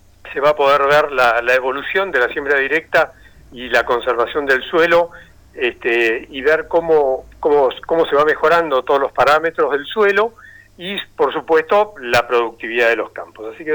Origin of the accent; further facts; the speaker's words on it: Argentina; Como ciudadanos argentinos, tan caro a todos, siempre lo llevamos en nuestro corazón.